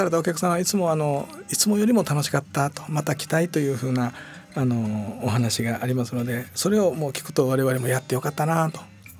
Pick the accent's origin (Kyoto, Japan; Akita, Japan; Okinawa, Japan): Okinawa, Japan; Ishigaki; 私も石垣の出身なんですが